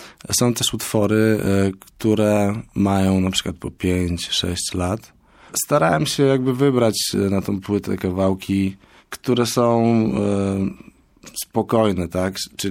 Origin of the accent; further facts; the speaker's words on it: Gdańsk, Pomeranian Voivodeship, Poland; jakby miejsca, w którym się wychowałem, w którym zaczęła się moja przygoda muzyczna. Jest to pewnego rodzaju hołd złożony Gdańskowi, ogólnie miejscu, w którym od początku dorastałem jako muzyk i jako człowiek, w którym się uczyłem